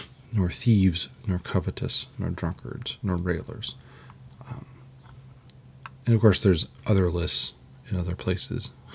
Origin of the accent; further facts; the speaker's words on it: California, United States; I mean, and I grew up in California, we went to Vegas every now and then.